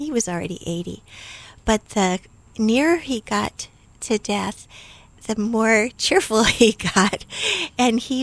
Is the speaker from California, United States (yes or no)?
yes; San Jose, California, United States; born there; also born or lived in Texas / Virginia / Guam / Nebraska; Well, I was born in San Jose, California. And then, as you mentioned, my dad was in the Air Force. So we moved a lot. I lived in many different places. Texas, Virginia, Guam, Nebraska, lots of different places, but ended up back in San Jose just in time to start college.